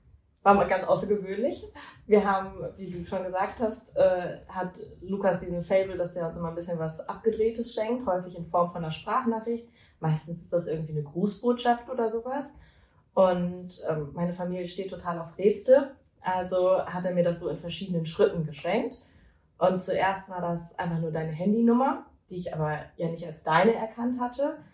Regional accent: North Rhine-Westphalia, Germany; Ich komme aus dem Ruhrgebiet.

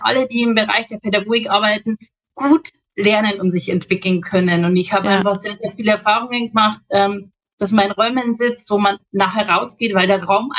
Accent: Schierling, Bavaria, Germany; Ich komme aus Schierling. Schierling liegt im südlichen Landkreis Regensburg. Also um die Ecke von der Mildi sozusagen fast schon. Sehr gut erreichbar, weil wir sehr zentral liegen zwischen Landshut, Straubing, Regensburg.

